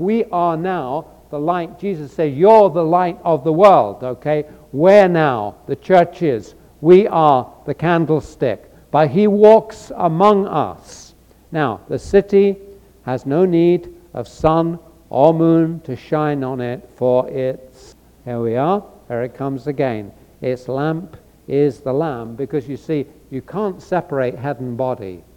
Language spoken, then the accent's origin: English; England, United Kingdom; It's kind of an odd thing, but being English is being odd